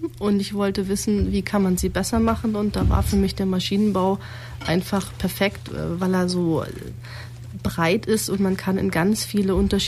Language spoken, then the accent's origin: German; Dessau, Saxony-Anhalt, Germany; now in Neu-Ulm, Germany; Ich komme ursprünglich aus Dessau und wohne hier in Neu-Ulm.